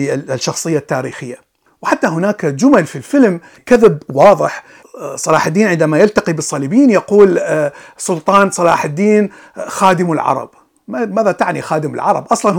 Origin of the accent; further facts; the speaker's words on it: Iraq; وأنا عشت في طفولتي في العراق بالسبعينات والثمانينات